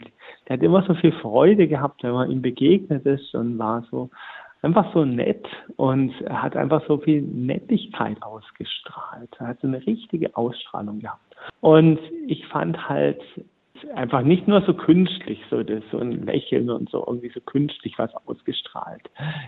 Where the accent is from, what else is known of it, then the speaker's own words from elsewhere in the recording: Uhldingen, Baden-Württemberg, Germany; Mein Pfarrer war ja letzten Endes in über 40 Jahre Pfarrer in Uldingen, wo ich herkomme.